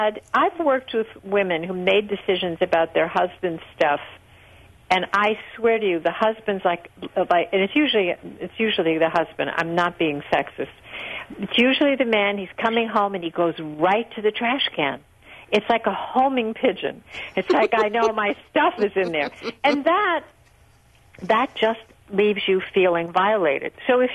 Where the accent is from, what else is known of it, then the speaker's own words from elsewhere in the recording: Brooklyn, New York, United States; I'd be a millionaire if my father hadn't sold the brownstone I grew up in Brooklyn.